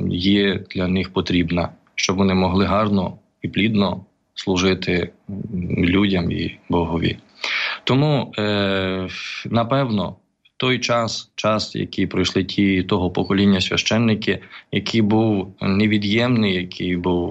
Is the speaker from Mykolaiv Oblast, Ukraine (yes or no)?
no; Derebchyn, Vinnytsia Oblast, Ukraine; Я сам походжу з села Деребчин Шародського району. Це, щоб так ближче, як ми говоримо про Мурафу Плаця Антонія, то це, власне, знаходиться кілометрів 14 від Мурафи.